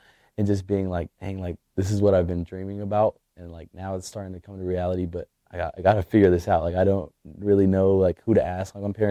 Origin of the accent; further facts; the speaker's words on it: Katy, Texas, United States; So I'm from Katy, Texas. I went to Katy High School.